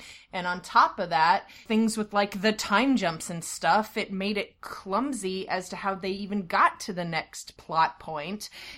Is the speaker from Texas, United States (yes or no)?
yes; Texas, United States; because I am a Texan in the acting industry and I want our films to do well